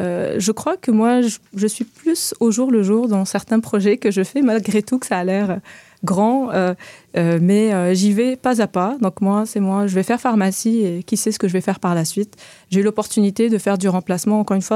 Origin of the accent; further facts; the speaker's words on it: Algeria; moved away as an adult; now in Canada; moi, je suis au Québec depuis 20 ans cette année. Donc, je suis arrivée au Québec en 2004. Moi, je viens d'Algérie, donc j'ai immigré avec ma famille en 2004.